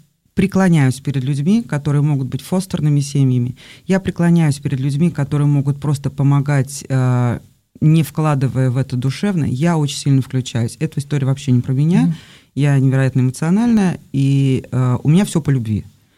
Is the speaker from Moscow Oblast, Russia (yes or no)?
yes; Moscow, Moscow Oblast, Russia; мы из Москвы, там, из Подмосковья